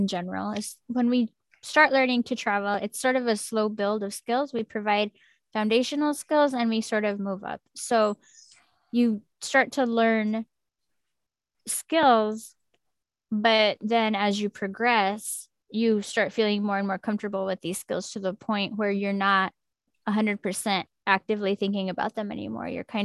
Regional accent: New Mexico, United States; now in Austin, United States; I remember when I first moved to Austin, of course, I grew up in New Mexico where everything's super rural and we don't have a lot of those.

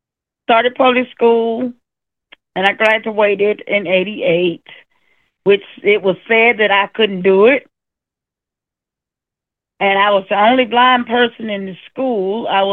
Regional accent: Tuscaloosa, Alabama, United States; And I'm from Tuscaloosa, Alabama.

